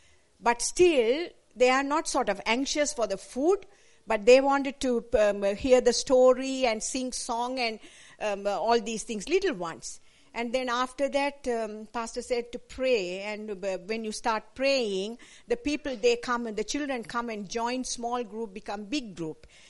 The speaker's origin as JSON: {"language": "English", "country": "Australia", "said": "I said, we are not from USA, we are from Australia."}